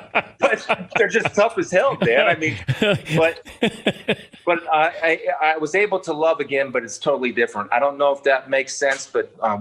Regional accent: Canton, Ohio, United States; I'm from Canton, Massillon area.

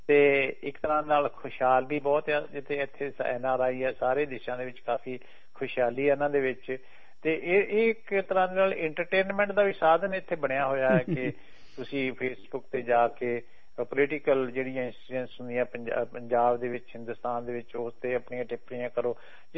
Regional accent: Punjab, India; moved away as an adult; ਇੱਥੇ ਆਉਣਾ ਚਾਹੁੰਦੇ ਸੀ, ਜਦੋਂ ਸਾਨੂੰ ਮੌਕਾ ਮਿਲਿਆ ਤਾਂ ਅਸੀਂ ਉਹ ਪੰਜਾਬ ਨੂੰ ਛੱਡ ਕੇ ਇੱਥੇ ਆ ਗਏ

